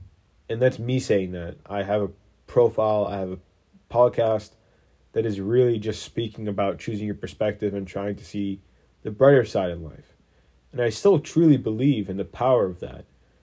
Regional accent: Israel; English is a second language; Israel got attacked, and I'm from Israel

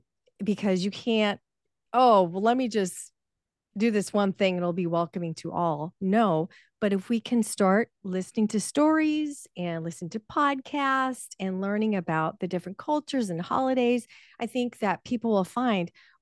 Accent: United States; So the only language I know is English. My parents, English. I'm American through and through.

